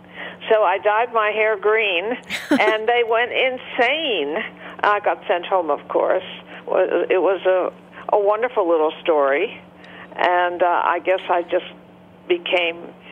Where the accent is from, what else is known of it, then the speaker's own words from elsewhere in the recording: Detroit, Michigan, United States; I grew up in Detroit. My family lived outside of Detroit.